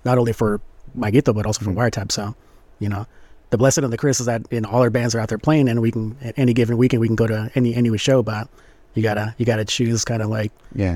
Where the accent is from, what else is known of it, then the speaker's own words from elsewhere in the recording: California, United States; Obviously, growing up in Orange County and California and SoCal, like the culture of Latinos